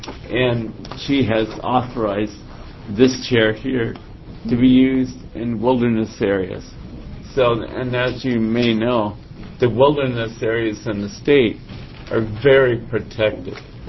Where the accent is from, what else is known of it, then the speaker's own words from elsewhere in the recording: Portland, Oregon, United States; And I grew up here in Oregon. I'm from Portland.